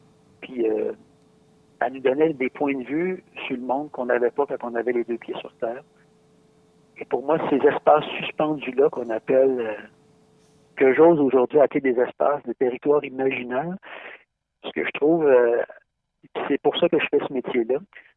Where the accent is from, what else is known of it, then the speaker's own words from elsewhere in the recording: Quebec, Canada; je suis allé chez mes parents qui habitent en Montérégie, près de la frontière américaine. C'est là où j'ai grandi